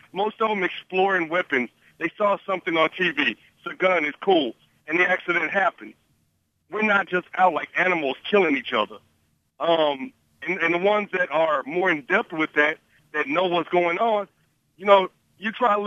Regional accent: Louisiana, United States; In truth, you know, I'm from Louisiana

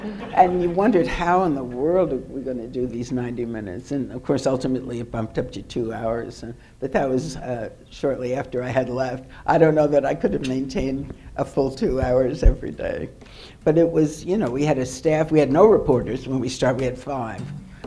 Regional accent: New York, United States; I'm a New Yorker, although I'm sure you'd think I'm a Southern Belle

